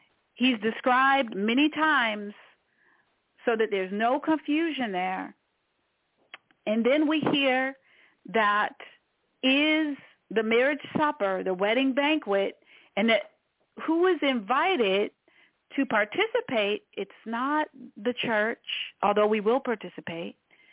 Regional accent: Washington, District of Columbia, United States; doesn't happen in Washington, D.C., my hometown

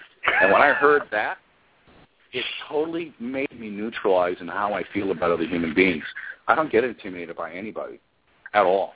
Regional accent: California, United States; My culture is Hawaiian. I was raised in California, so I have kind of a surfer kind of Hawaiian kind of California.

